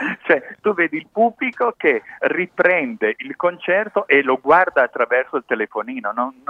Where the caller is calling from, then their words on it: Piedmont, Italy; io ti sto parlando dalla provincia di Cuneo e devo dirti che di discoteche una volta ce n'erano tantissime